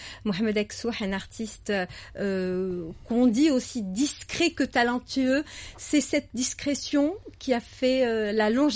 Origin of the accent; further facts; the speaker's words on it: Algeria; Rencontrer peut-être la nouvelle génération des artistes peintres chez nous en Algérie.